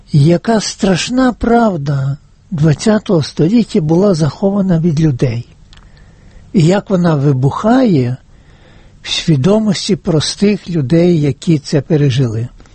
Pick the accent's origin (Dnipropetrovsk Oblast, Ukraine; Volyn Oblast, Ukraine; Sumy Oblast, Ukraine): Volyn Oblast, Ukraine; Я з Західної України, я з Волині